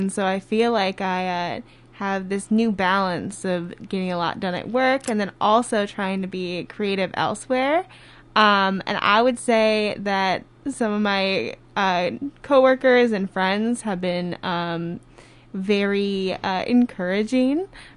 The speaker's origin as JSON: {"language": "English", "region": "Minnesota", "country": "United States", "tie": "born or raised there", "also_born_or_lived": "New Hampshire", "said": "So I grew up in Minnesota in the cities. I went to college for history and art history. I then moved out to New Hampshire for grad school and was out there for a while"}